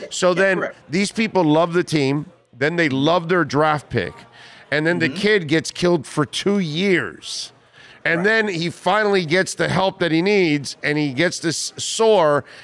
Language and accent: English; Florida, United States; I'm born and raised in South Florida, man.